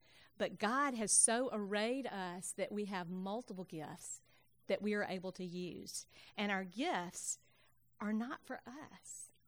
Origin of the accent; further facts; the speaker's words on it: Jackson, Mississippi, United States; So I grew up in Jackson